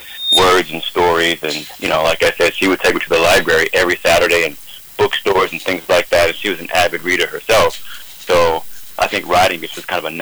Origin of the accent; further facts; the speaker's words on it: Columbus, Ohio, United States; I was born and raised in Columbus, Ohio, on the east side, born in the city, to a single mom